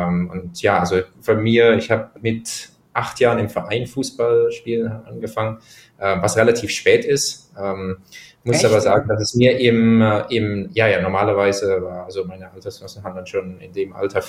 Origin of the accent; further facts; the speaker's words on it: Speyer, Rhineland-Palatinate, Germany; Ich bin in Speyer aufgewachsen, 50, so ungefähr 100 Kilometer von südlich von Frankfurt. Sohn eines Chemikers, Mutter einer Musikerin.